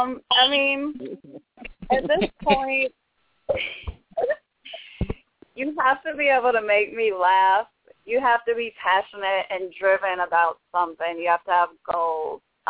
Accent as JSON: {"language": "English", "region": "Georgia", "country": "United States", "said": "I'm from Savannah in the country. It's small, in case you can't tell by my accent, but everyone loves to hate. it's like 45 minutes south of Savannah, so yeah."}